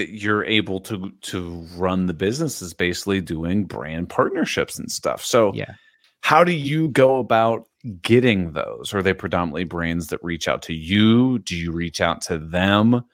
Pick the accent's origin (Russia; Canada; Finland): Canada; You cannot make money natively on Instagram as a Canadian.